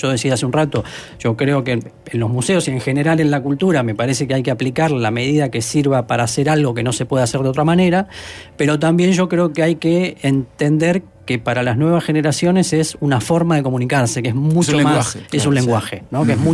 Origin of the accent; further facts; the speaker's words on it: Argentina; now in Uruguay; Sí, ahora tengo ciudadanía uruguaya.